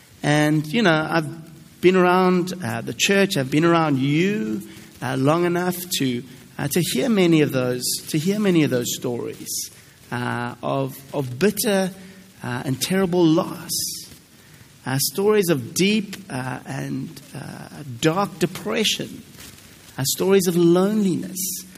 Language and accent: English; South Africa; it's interesting as a South African